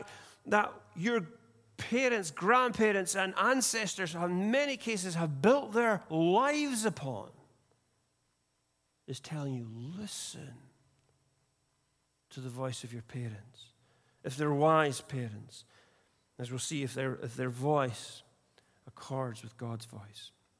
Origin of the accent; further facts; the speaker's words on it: Tain, Scotland, United Kingdom; Back in my hometown of Tain in the Highlands of Scotland, there's an old bell tower where every night at 8 p.m. the bell is rung